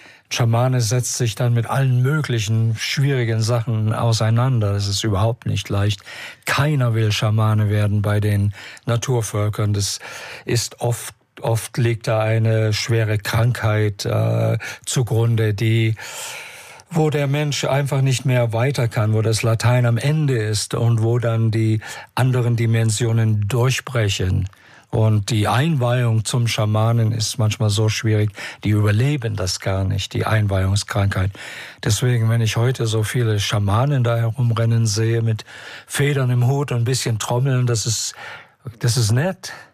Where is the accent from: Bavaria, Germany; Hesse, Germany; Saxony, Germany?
Saxony, Germany; Ja, Sachse bin ich immer noch. Und ich bin kein Allgäuer.